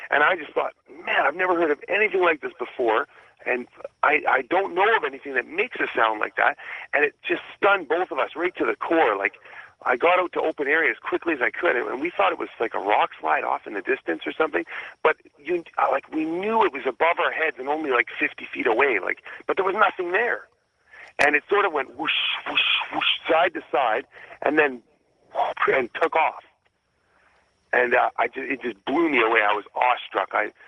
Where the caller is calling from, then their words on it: White Rock, British Columbia, Canada; I'm from White Rock, British Columbia, Canada